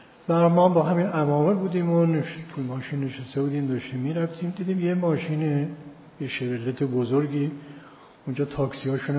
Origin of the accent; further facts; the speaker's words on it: Iran; فهمیده من ایرانی هستم از لباسم باید